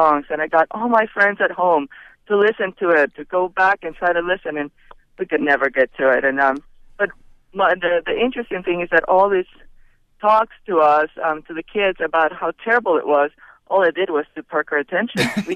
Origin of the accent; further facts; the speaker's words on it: Puerto Rico; And I grew up in Puerto Rico